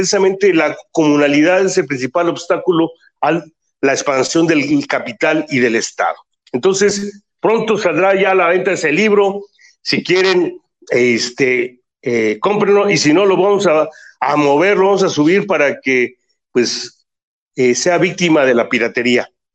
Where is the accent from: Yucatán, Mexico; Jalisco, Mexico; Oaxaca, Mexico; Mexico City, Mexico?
Oaxaca, Mexico; de manera terca, necia, como somos los oaxaqueños, lo volvemos a plantear ahora